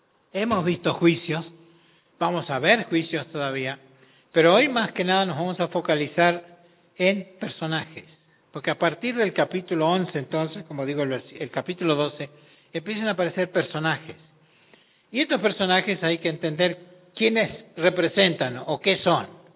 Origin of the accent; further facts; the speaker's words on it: Argentina; born there; Yo nací de padres europeos, escoceses, pero en Argentina. Soy argentino de nacimiento, pero por sangre soy británico, digamos, o escocés en ese caso. Lo cual implica que yo tengo dos pasaportes, el pasaporte argentino